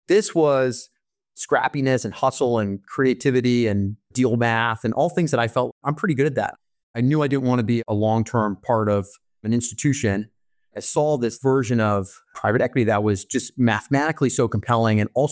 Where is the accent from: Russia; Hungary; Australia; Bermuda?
Bermuda; I'm not from a traditional background. I'm born and raised in Bermuda, but I was very focused on getting into that pipeline.